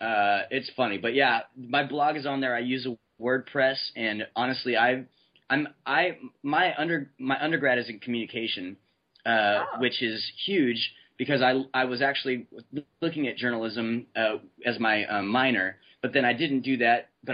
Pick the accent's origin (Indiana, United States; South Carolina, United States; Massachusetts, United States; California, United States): California, United States; I'm super good at social networking because of growing up in the Bay Area.